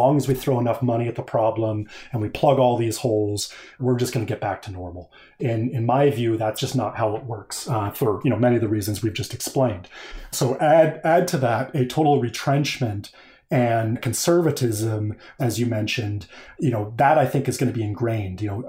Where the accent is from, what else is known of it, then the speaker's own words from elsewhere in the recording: Colorado, United States; You know, I'm a snowboarder from Colorado.